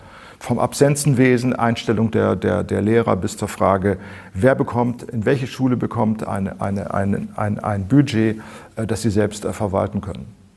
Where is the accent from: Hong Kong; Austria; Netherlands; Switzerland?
Switzerland; Thurgau; Ich komme aus dem Thurgau, darum fällt mir das ein.